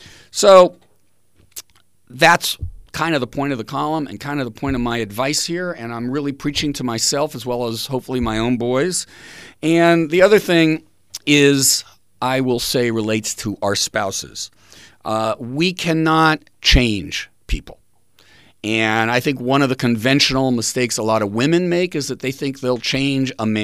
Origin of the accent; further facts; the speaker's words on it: Los Angeles, California, United States; In my case, growing up in Los Angeles, it meant riding my bike into Hollywood and exploring used bookstores to see if I could find old comic books.